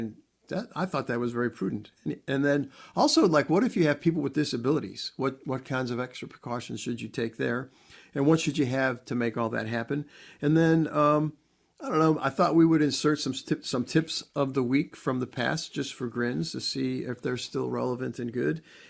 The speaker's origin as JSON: {"language": "English", "town": "Chicago", "region": "Illinois", "country": "United States", "tie": "born or raised there", "said": "I grew up in Chicago, right?"}